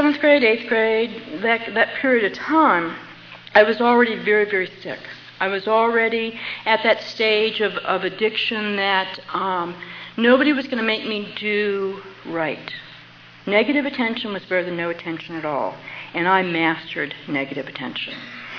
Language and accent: English; New Orleans, Louisiana, United States; I grew up in New Orleans, and New Orleans is a drinking town.